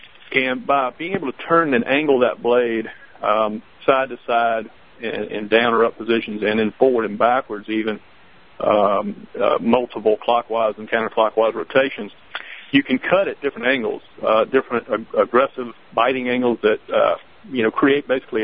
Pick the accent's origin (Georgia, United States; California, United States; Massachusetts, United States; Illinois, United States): Georgia, United States; especially being from, I grew up in Georgia, I live in Georgia